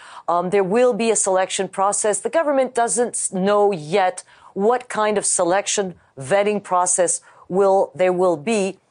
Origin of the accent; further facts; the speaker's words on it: Quebec, Canada; You know, we are both from Quebec.